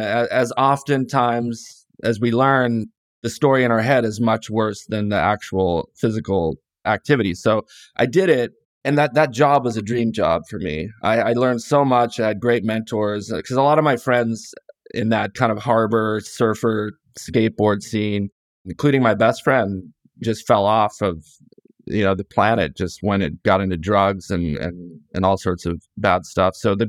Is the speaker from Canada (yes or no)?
yes; Canada; born there; My mom is American. My dad's Canadian. I was born up in the Rocky Mountains, Canada.